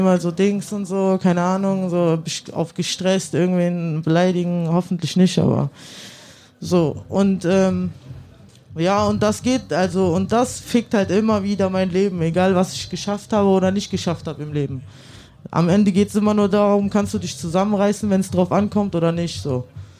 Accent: Italy; ich bin ja Italienerin

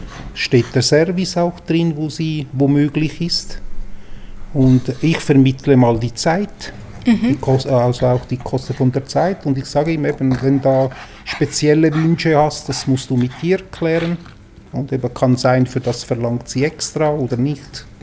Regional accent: Zurich, Switzerland; also born or lived in Italy; aus Zürich, also gebürtiger Italiener

